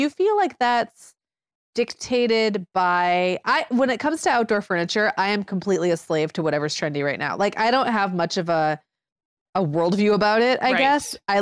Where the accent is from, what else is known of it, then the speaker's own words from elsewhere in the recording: Michigan, United States; when I was growing up in Michigan thing.